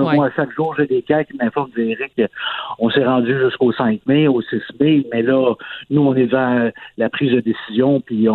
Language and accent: French; Montreal, Quebec, Canada; mais moi, je suis Montréalais.